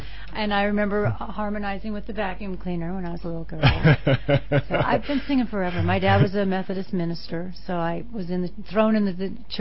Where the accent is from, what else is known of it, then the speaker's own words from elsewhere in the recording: Lincoln, Nebraska, United States; moved away as an adult; also born or lived in Seattle, United States; now in New York, United States; Well, I was born in Seattle, Washington, but I grew up in Lincoln, Nebraska.